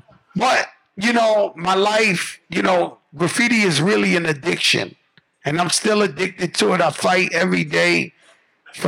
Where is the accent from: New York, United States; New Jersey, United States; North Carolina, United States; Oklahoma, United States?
New York, United States; Bronx; Yeah, I'm from the Bronx where the shit invented. I wasn't that old. I was a kid.